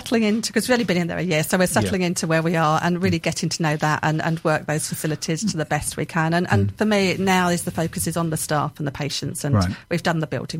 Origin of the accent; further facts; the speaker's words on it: South East England, United Kingdom; born there; I was born in Kent, so it was about coming home.